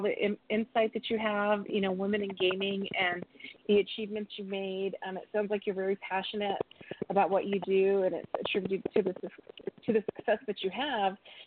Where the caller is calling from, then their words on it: Albuquerque, New Mexico, United States; I'm from Albuquerque